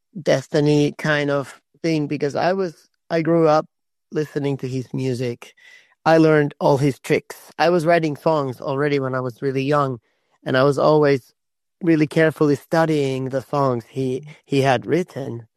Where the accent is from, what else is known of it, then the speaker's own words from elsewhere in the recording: Finland; also born or lived in United States; I'm in Finland. I recently moved back to my home country, Finland. I lived 11 years abroad. I lived in America, in different states, and I'm happy to be back in Europe and in Finland.